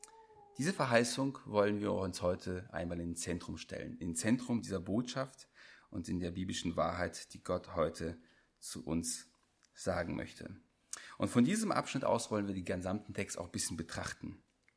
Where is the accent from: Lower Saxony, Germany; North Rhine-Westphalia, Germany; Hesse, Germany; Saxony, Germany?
North Rhine-Westphalia, Germany; Düren; Ich komme aus Düren. Vielleicht sagt das dem einen oder anderen etwas. Das ist eine Stadt zwischen Köln und Aachen, also ziemlich genau in der Mitte an der holländischen Grenze.